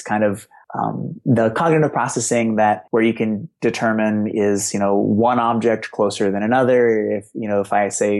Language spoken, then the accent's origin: English; Boston, Massachusetts, United States; I grew up in Boston. I grew up with a single alcoholic mom